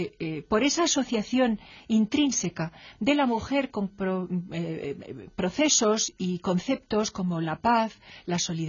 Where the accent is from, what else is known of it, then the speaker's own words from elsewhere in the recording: Spain; nosotros aquí como españoles y como occidentales